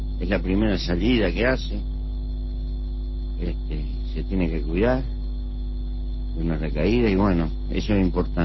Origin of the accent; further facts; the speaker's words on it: Paso de la Arena, Montevideo, Uruguay; Siempre voto por esta zona. Aunque soy del Paso de la Arena.